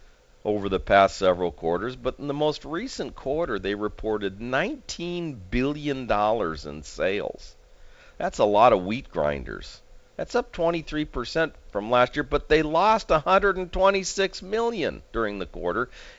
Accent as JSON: {"language": "English", "country": "United States", "said": "I'm an American and I am worried about my country"}